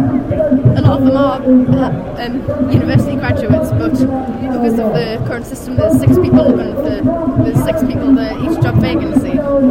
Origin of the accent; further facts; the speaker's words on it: Gateshead, North East England, United Kingdom; 17, I'm from Gateshead.